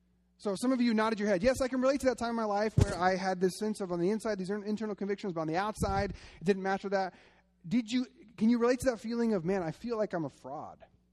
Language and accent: English; Oregon, United States; I didn't know, young, you know, naive boy growing up in Oregon, I didn't know how conservative Arizona was.